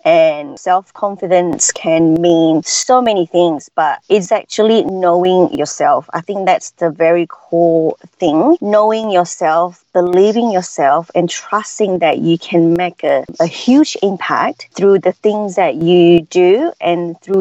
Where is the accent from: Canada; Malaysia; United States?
Malaysia; Miri, Sarawak; so everyone knows everyone in that small town. Not a lot of people know about that town, because once I said that I'm from Miri, a lot of people would think that we actually live in a tree, because it's such a native culture place.